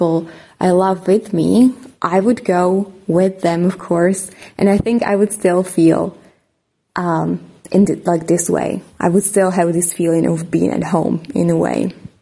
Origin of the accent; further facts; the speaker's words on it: Slovakia; also born or lived in China; now in Czech Republic; Hi there. … I'm from Slovakia. However, I live in the Czech Republic now. I used to live in China for 3 years, but then I moved to the Czech Republic and I've been here for 2.5 years now.